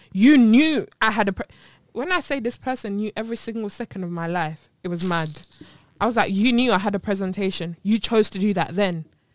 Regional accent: Uganda; first language Luganda; English is a second language; Listen, English is not my first language, so I struggled with a lot of things.

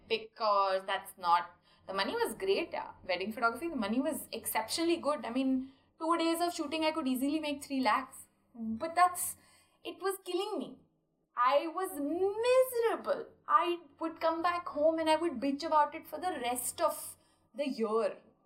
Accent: India; English is a second language; Just because I'm an Indian vendor and I'm working with someone from abroad, I have contracts.

